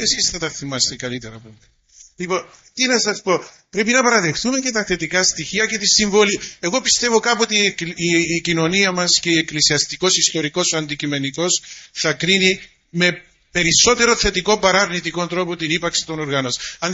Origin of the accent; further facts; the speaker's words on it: Cyprus; είμαι ιερέας της Ρωσικής Εκκλησίας στην Κύπρο. Είμαι Κύπριος, αλλά επειδή γνωρίζω τη γλώσσα